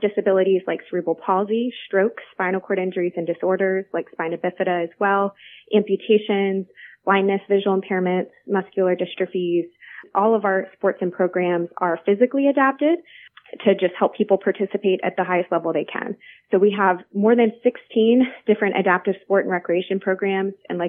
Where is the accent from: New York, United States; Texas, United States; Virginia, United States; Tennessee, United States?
Virginia, United States; now in Richmond, United States; So I grew up locally in Hanover County and then came back to Richmond after going to Virginia Tech